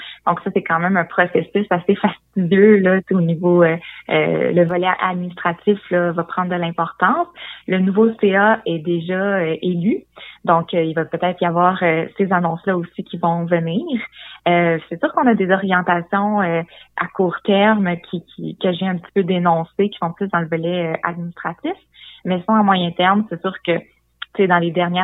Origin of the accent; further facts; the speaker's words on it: Sherbrooke, Quebec, Canada; j'ai quitté Tête-à-la-Baleine pour revenir à mes racines sherbrookoises.